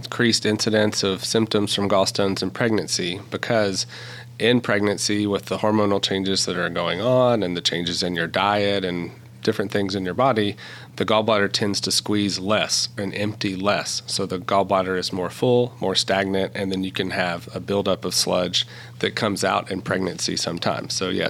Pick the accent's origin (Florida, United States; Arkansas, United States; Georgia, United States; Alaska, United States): Arkansas, United States; I guess I'm beginning the end of my third year of being with Texas Tech, but I'm originally from South Arkansas.